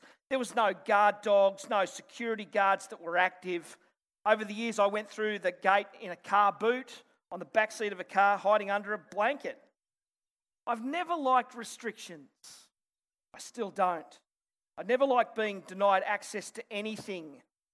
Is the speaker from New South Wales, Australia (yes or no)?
yes; Sydney, New South Wales, Australia; But I grew up in Western Sydney.